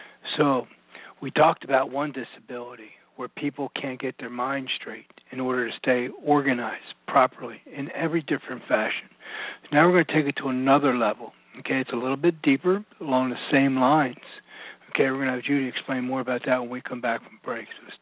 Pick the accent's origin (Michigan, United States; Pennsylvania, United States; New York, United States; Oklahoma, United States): Pennsylvania, United States; Philadelphia; now in Houston, United States; Okay, so what part of the Jersey Shore? Because I'm from Philadelphia.